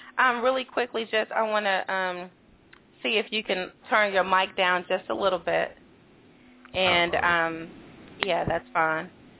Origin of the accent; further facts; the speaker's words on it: West Coast, United States; also born or lived in South; you know, I'm from the West Coast, so I definitely, and I've lived in the South as well